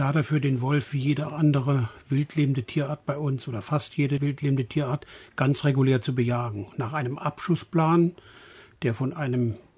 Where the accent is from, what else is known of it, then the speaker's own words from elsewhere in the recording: Brandenburg, Germany; ich komme aus Brandenburg